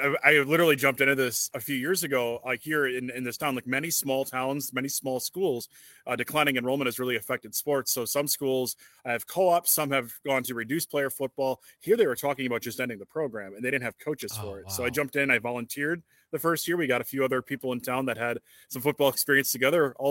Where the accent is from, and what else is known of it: Chippewa Valley, Wisconsin, United States; born or raised there